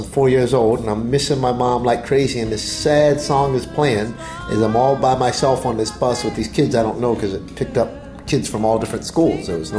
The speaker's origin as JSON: {"language": "English", "town": "Baltimore", "region": "Maryland", "country": "United States", "tie": "born or raised there", "said": "I was a black boy growing up in Edmondson Village in Baltimore, Maryland, which is, you know, not exactly it's a little bit rougher area. It can be a little bit rougher area at times. So I grew up there"}